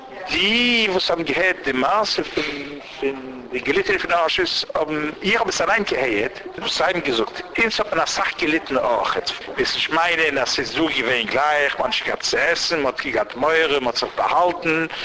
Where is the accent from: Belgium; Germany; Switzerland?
Belgium; Brussels, Brussels-Capital Region; born there; Ich bin geboren 47. Aber ich bin geboren du, in Belgien, in Brüssel.